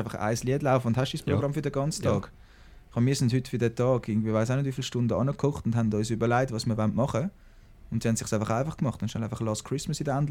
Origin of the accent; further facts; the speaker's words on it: Switzerland; Ich glaube, im Telefonieren sind wir Schweizer einfach die Weltmeister im Ciao sagen.